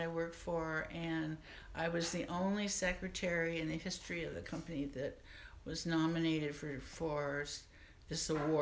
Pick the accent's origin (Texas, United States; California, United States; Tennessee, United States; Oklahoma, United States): California, United States; Pasadena; I grew up in Pasadena, California.